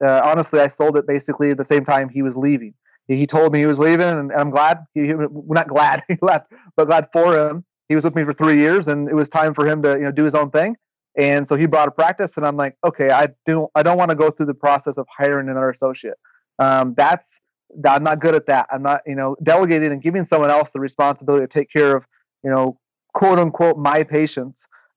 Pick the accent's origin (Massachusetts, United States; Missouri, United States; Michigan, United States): Michigan, United States; I'm from Michigan. I went to undergrad in Iowa, a small school there, met my wife there.